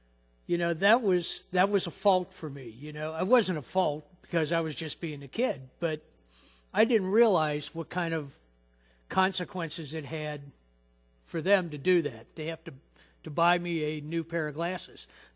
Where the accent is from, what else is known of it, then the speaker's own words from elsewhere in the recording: Reading, Ohio, United States; And I can remember, I grew up in Reading, Ohio, and I can remember going down to Frisch's down on Reading Road in Roselawn